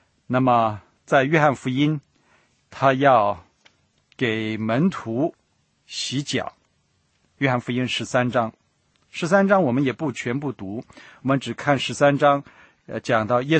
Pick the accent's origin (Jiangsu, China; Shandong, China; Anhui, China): Shandong, China; 我是山东人，我常觉得山东人呢很直啊，